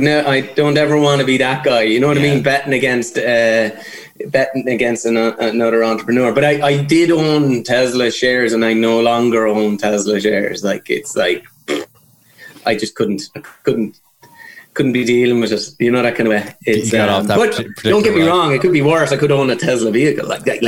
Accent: Limerick, Munster, Ireland; I was born in a stable. I'm from Limerick. Yeah, I'm from like Carrick and Lish out the road here. That was all good place to grow up.

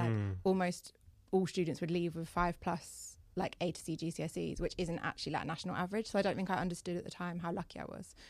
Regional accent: Cambridge, East of England, United Kingdom; I grew up in Cambridge, so school was in Cambridge. It was just like the local school to me.

